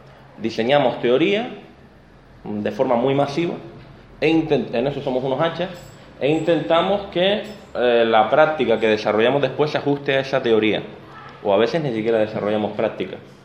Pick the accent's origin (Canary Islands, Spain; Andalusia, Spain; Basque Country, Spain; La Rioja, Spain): Canary Islands, Spain; accent: Canarian; Si el acento mío se les atraganta un poco, porque tengo un acento canario cerrado, pues me preguntan también sin problema.